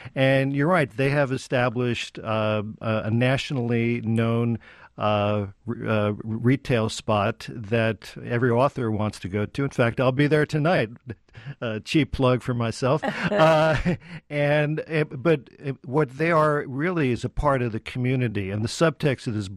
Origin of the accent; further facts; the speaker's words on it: Perth Amboy, New Jersey, United States; Well, I grew up in Perth Amboy, New Jersey, which is across the Raritan Bay from Staten Island, New York, so just less than an hour outside of Manhattan.